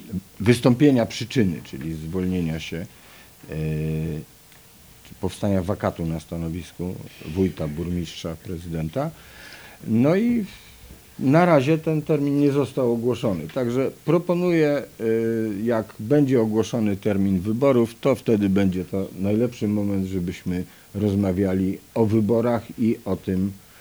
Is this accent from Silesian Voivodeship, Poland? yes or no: yes; Gliwice, Silesian Voivodeship, Poland; also born or lived in Siemianowice Śląskie; nie mogę się pochwalić, że jestem urodzony w Gliwicach. Przy całym szacunku dla Siemianowic